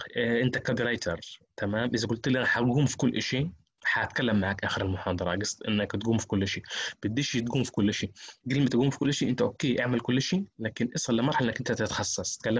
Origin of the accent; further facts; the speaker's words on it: Gaza, Gaza Strip, Palestine; مثلا الطالبات الموجودة في منطقة غزة، انا من غزة